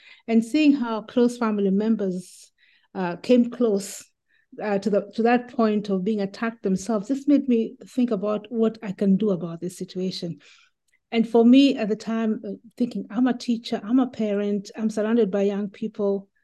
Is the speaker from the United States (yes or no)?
no; Kenya; if I speak as a Kenyan now. But it's about 50 something million people.